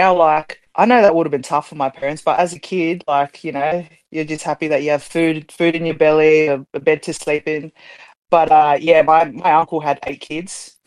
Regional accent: Australia; also born or lived in New Zealand; I'm definitely an Aussie.

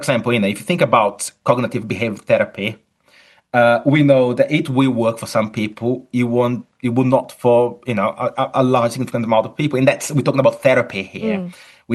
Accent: Brazil; now in United Kingdom; I'm originally from Brazil, although I'm academic at the University of Chichester in the UK.

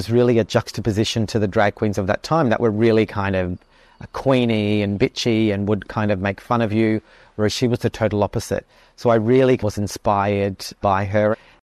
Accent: Darwin, Northern Territory, Australia; I'm a proud Iwadjuh Mulluk Mulluk and Torres Strait Islander queer man. Growing up in Darwin

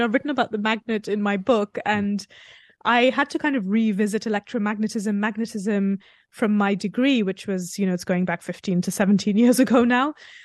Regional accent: India; it is something that I felt was quite normal and intrinsic to me growing up in India.

